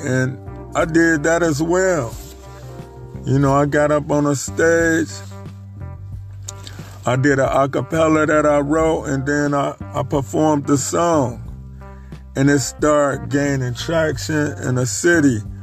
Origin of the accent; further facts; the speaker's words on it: Chicago, Illinois, United States; You know, I'm from Chicago. My single was $5. And I sold all of them.